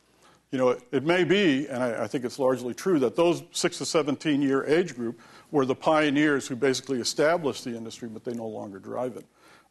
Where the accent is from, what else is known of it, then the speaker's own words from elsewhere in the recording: Pennsylvania, United States; Walmart is the biggest employer in my home state, Pennsylvania.